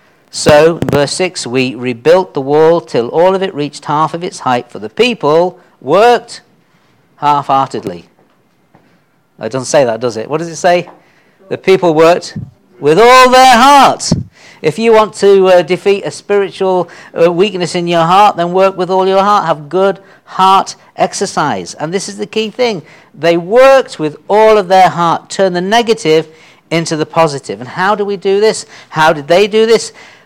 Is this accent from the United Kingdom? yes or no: yes; United Kingdom; You know, as British people, we know that there is a national characteristic of being kind of negative about things.